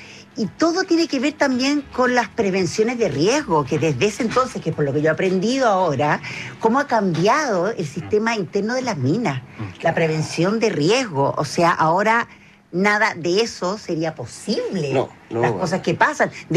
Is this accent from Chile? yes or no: yes; Chile; nosotros que somos chilenos sabemos la importancia de lo que es la mina para nosotros, historia de la minería en Chile.